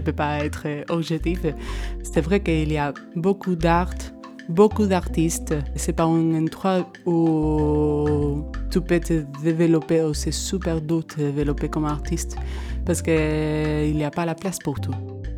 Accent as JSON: {"language": "French", "town": "Seville", "region": "Andalusia", "country": "Spain", "moved": "yes", "lives_now": "Paris, France", "said": "je viens de Séville, en Espagne, et maintenant j'habite à Paris. Depuis 9 mois, j'ai mon atelier au 59 de Rivoli."}